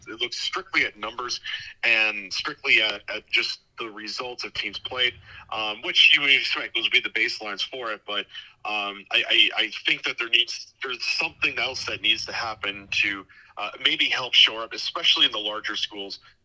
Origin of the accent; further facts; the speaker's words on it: Cadott, Wisconsin, United States; I am going to just quickly shout out my hometown of Cadott.